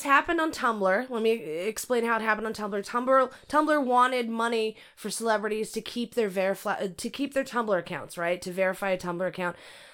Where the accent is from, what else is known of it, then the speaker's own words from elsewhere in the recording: California, United States; also born or lived in Arizona; You know I'm from California, you dick face.